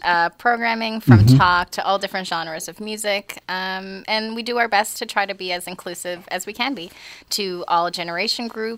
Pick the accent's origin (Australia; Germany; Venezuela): Venezuela; I'm South American.